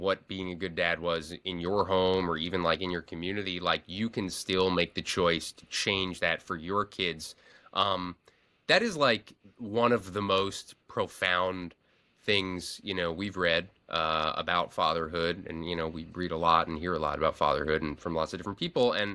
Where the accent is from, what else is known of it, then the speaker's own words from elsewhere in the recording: New Jersey, United States; I'm from New Jersey, and I remember growing up they called it America's armpit.